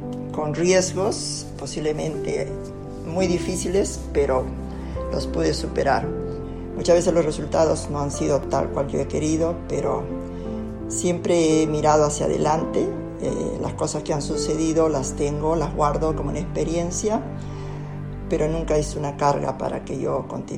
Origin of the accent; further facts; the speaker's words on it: Peru; mudarme de una ciudad pequeña a la capital, que es la ciudad más grande de Perú.